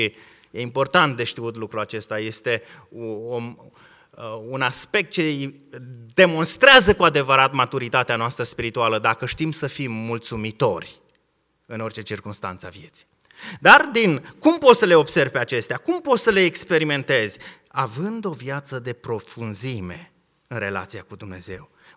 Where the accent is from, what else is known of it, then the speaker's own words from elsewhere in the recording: Dobruja, Romania; cum aș putea să plantez și eu un stejar la noi acasă, în Dobrogea?